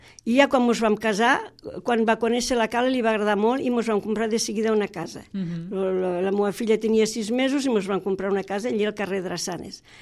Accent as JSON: {"language": "Catalan", "region": "Catalonia", "country": "Spain", "also_born_or_lived": "Switzerland", "said": "jo sóc catalana, sóc de la Cala"}